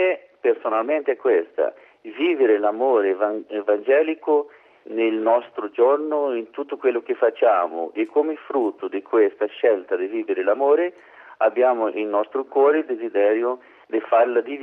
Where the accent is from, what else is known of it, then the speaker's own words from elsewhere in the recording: Brazil; Italian is a second language; io sono brasiliano e parlo qualcosa italiano, ma non come penso il meglio italiano.